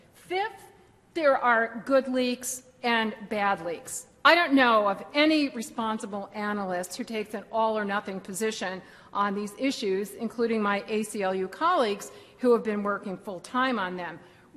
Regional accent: New York, United States; I want to tell you a light story as a New Yorker who is delighted to be here in Florida.

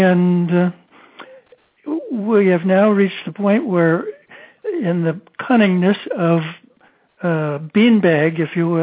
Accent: Fulton, Maryland, United States; from Fulton, Maryland, and I'm not a lawyer.

